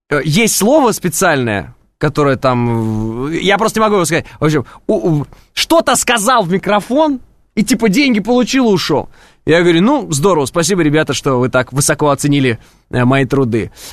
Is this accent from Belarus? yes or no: no; Oral, West Kazakhstan Region, Kazakhstan; now in Moscow, Russia; я вот из Уральска, да, вы вот из Актюбе.